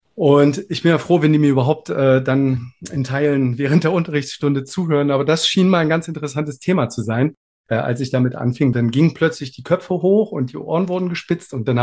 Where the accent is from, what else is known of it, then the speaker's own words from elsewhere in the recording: Wolfsburg, Lower Saxony, Germany; also born or lived in Leipzig; now in Göttingen, Germany; Und bin dann nach 3-4 Jahren aus Leipzig weggezogen, nach Niedersachsen zurück Richtung meine Heimatstadt Wolfsburg. Die ist es aber nicht ganz geworden. Wir sind nach Göttingen gezogen, im südlichsten Zipfel quasi Niedersachsens fast, wohnen wir jetzt.